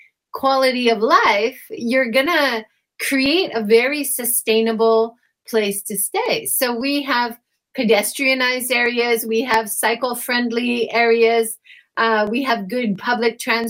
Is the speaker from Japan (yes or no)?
yes; Hiroshima, Japan; I'm from Hiroshima. I'm in Hiroshima.